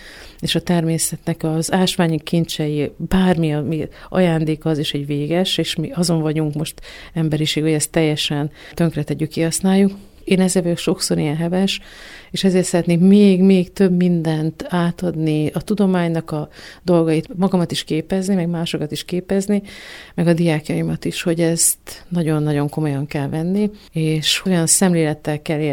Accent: Hercegkút, Borsod-Abaúj-Zemplén, Hungary; mert én Herceg úton itt Sáspatok mellett egy sváb faluba születtem, a kis utcában, úgyhogy ez egy külön hely volt mindig a faluban, ahol mi laktunk

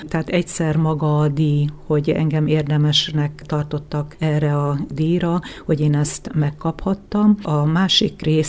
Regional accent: Károlyfalva, Borsod-Abaúj-Zemplén, Hungary; Én itt születtem, és nagyon ragaszkodom a szülő falumhoz, Károlyfalvához.

